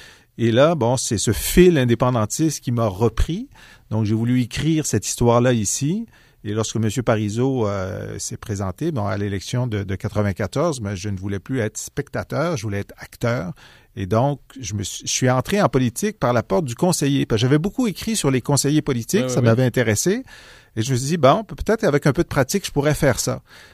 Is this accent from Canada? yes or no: yes; Thetford Mines, Quebec, Canada; J'étais à Tetron Mines, ma ville natale qui m'a vu grandir.